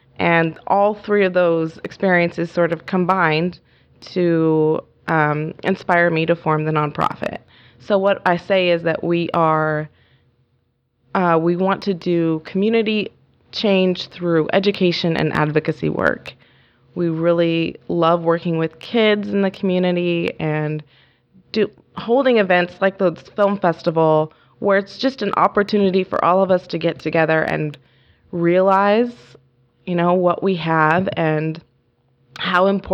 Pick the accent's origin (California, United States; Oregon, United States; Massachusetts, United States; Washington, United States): Oregon, United States; Brookings; I grew up in Brookings. I'm a native of Curry County. I'm a third generation Oregonian.